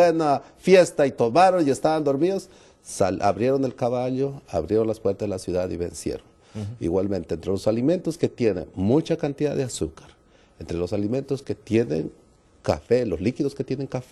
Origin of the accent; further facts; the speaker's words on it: Peru; Ahora, lo que es Perú, yo soy de Perú y mando un saludo a mis queridos paisanos de Perú